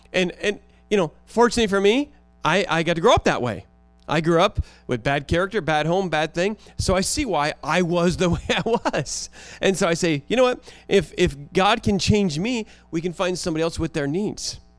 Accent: United States; I go into a country and I forget I'm an American.

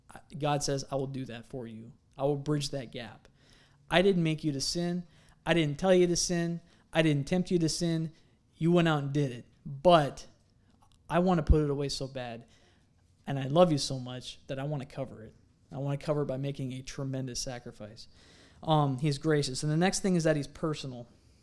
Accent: California, United States; And you know also that I grew up in California

